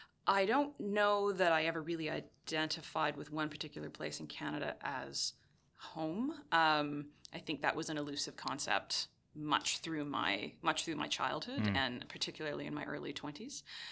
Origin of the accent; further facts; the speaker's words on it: Manchester, North West England, United Kingdom; born there; also born or lived in Kingston, Jamaica / Europe / Southeast Asia; So I was born in Manchester back when we had a consulate there. And when I was 3 months old, my parents were cross-posted to Kingston, Jamaica. We were there for 2 years.